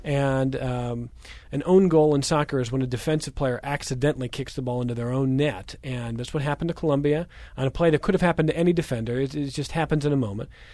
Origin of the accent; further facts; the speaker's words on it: Cleveland, Ohio, United States; Even me growing up in Cleveland, a crazed sports town that knows losing more than anybody else, I still had never encountered that.